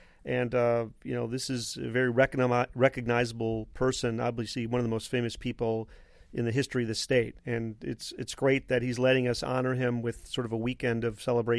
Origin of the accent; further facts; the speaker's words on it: Milwaukee, Wisconsin, United States; I was a kid growing up in Milwaukee, and I remember the Brewers coming here.